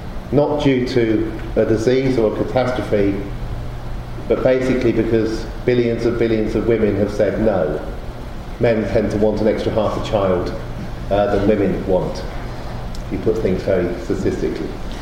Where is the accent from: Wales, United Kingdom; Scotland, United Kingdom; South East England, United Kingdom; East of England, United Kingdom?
South East England, United Kingdom; Oxford; I grew up in Oxford